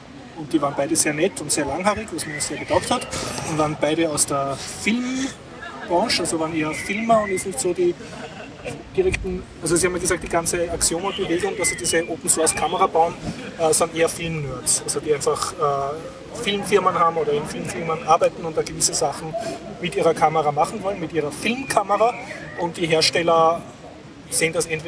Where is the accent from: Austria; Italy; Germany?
Austria; Als gelernter Österreicher hat das eine Hintergrundgeschichte. Du kannst als Österreicher schon Verschlüsselung benutzen